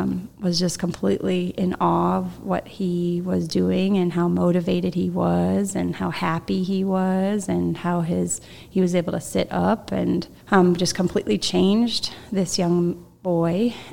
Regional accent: Florida, United States; And I grew up in Florida, and the humidity and the heat was horrible

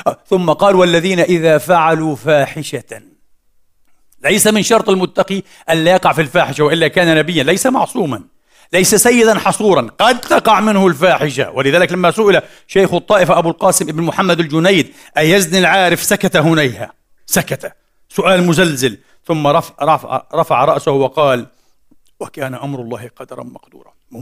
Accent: Egypt; وهو كبير في بلدتنا أيضا في مصر

